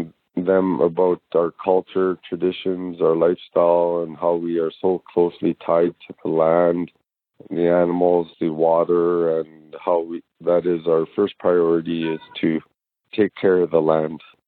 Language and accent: English; Yellowknife, Northwest Territories, Canada; I was born and raised in Yellowknife. I went to school there